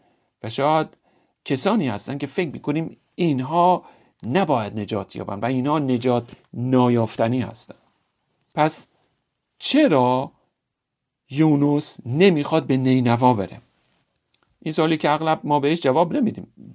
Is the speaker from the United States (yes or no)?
yes; United States; من در شهری که بزرگ شدم در امریکا، شاید اوضاع یک مقدار بهتر بود